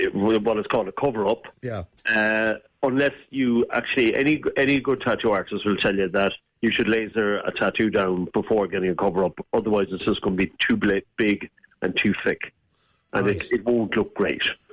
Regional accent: Cork, Munster, Ireland; also born or lived in Dublin; I'm from Cork, but I lived in Dublin for years.

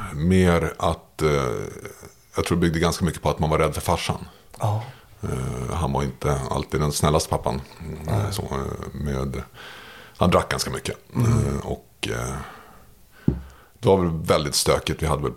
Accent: Märsta, Stockholm County, Sweden; Jag växte upp i Märsta.

